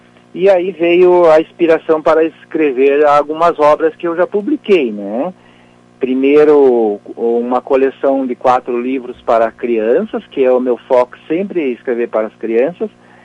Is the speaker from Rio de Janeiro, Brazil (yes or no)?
no; Lagoa Vermelha, Rio Grande do Sul, Brazil; moved away; eu sou filho de Lagoa Vermelha, né? Nascido e criado no interior. E há muitos anos, claro, deixei a minha terra, mas as minhas raízes continuam comigo, né?